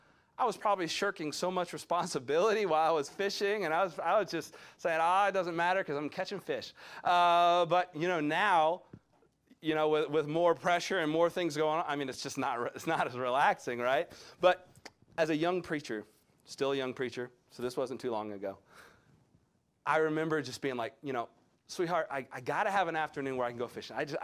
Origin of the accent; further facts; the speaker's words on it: South Carolina, United States; Now, I know I'm from South Carolina, and I know that, you know, those are just like redneck people